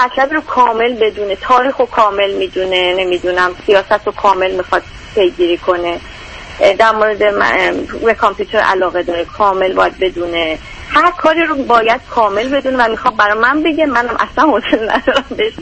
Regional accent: Iran; now in United States; من 8 سال خارج از کشورم، یعنی از ایران اومدم بیرون، 4-5 سال امریکا هست.

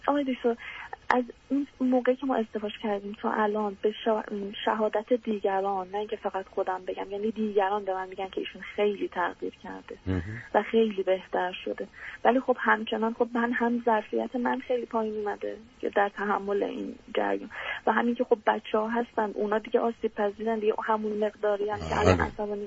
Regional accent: Iran; از ایران هستم.

